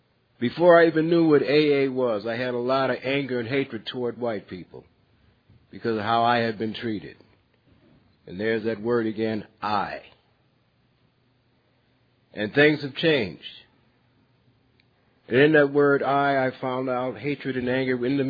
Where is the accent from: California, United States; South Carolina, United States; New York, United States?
New York, United States; And I told a judge once, I said, because I'm from New York